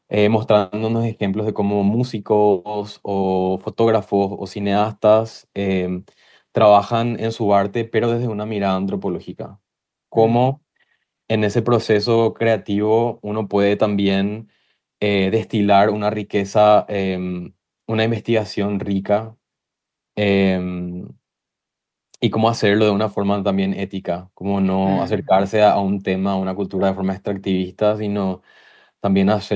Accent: Paraguay; moved away; desde que emigré siempre estoy pensando a Paraguay, como realmente nunca sentí que salí de Paraguay.

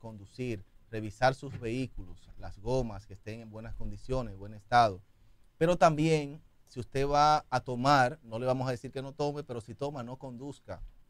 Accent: Dominican Republic; a nosotros como dominicanos

